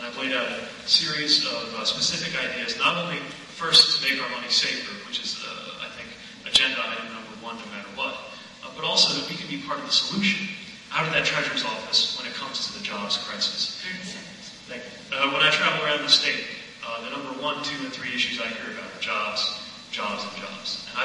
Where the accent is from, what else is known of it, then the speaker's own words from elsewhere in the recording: South Bend, Indiana, United States; I grew up right here in South Bend. We're less than a mile from my home, which in turn is around the corner from where I grew up.